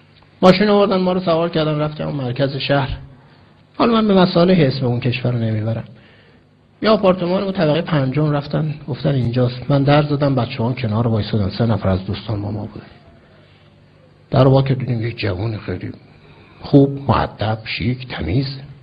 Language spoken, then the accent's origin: Persian; Iran; تو ایرانی هستی، منم ایرانی هستم